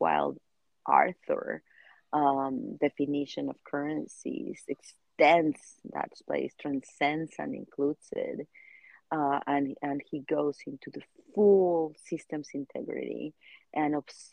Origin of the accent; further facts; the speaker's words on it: Tepoztlán, Morelos, Mexico; I started a mutual credit currency in my hometown in Tepoztlán that still exists.